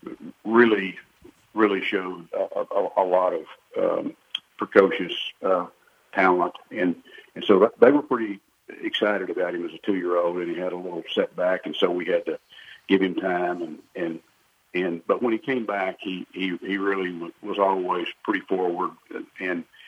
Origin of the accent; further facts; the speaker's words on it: Southwest, United States; I grew up around it in the Southwest